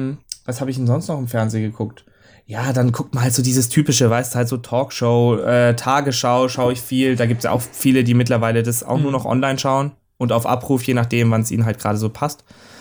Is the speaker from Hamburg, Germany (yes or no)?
no; Stuttgart, Baden-Württemberg, Germany; weil aus meiner Heimatstadt Stuttgart